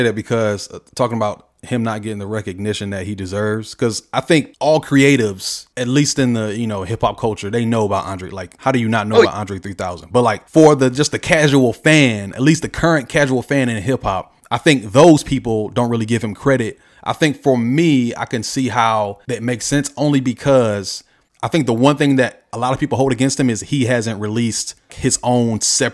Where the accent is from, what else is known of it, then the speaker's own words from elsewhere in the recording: Raleigh, North Carolina, United States; I'm from Raleigh. I grew up in Franklin County in North Carolina.